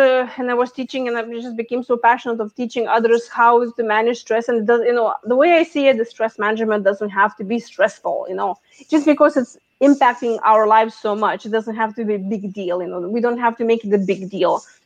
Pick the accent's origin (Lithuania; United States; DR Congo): Lithuania; moved away; So I came from Lithuania 20 years ago. And I came of thinking I probably will not stay. I will be just like a little tourist first. But then I realized, well, that's a great land of opportunities. And then my parents came along.